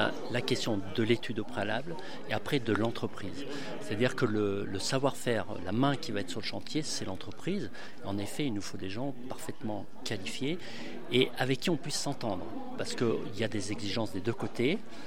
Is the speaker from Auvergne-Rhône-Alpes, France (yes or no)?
yes; Auvergne-Rhône-Alpes, France; je suis natif de Haute-Loire.